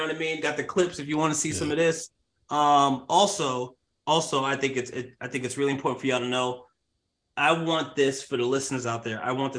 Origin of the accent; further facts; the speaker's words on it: Queens, New York, United States; I think for me, like growing up when I was in Queens, I was surrounded by a lot of love and a lot of positivity.